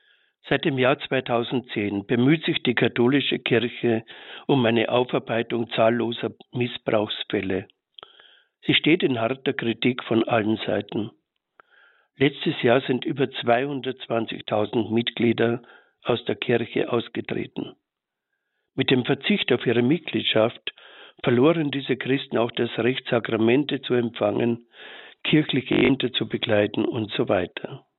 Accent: Austria; born there; Ich bin ja aus Österreich gebürtig und war die ersten 4 Gymnasialklassen in Linz an der Donau, wo es mir nicht besonders gut gefallen hat. Und dann habe ich das Gymnasium gewechselt nach Unterwaltersdorf bei Wien.

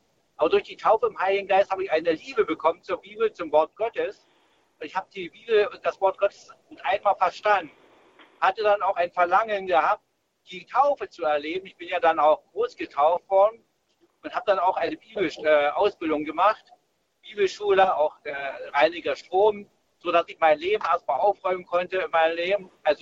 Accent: Germany; now in Celle, Germany; aus Celle. Ursprünglich komme ich aus der DDR und ja, durch ein Wunder habe ich 1999 die neue Geburt erlebt. Ich habe die Bekehrung erlebt und habe den Heiligen Geist dann eingeladen in mein Leben.

